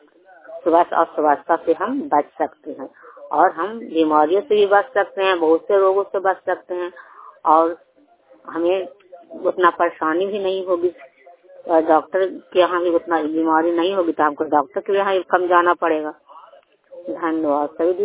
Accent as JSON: {"language": "Hindi", "town": "Anandpur", "region": "Bihar", "country": "India", "said": "ग्राम Anandpur post Madhopur थाना चंडी जिला नालंदा का निवासी हूँ।"}